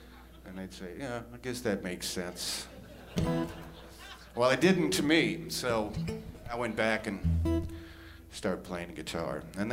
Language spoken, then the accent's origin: English; Madison, South Dakota, United States; I grew up in Madison. You can tell I'm from South Dakota because I've got to be pointing at it while I'm talking about it.